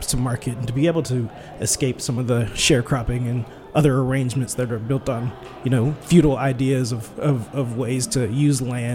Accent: Tennessee, United States; I grew up in Tennessee, but a lot of my family's from Georgia, particularly Valdosta, very near the Florida-Georgia line.

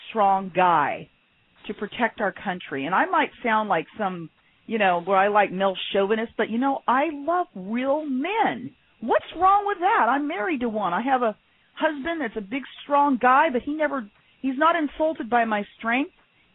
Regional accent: Houston, Texas, United States; I'm from Texas. I was born in Houston, Texas, and there's something about Texas you don't want to mess with.

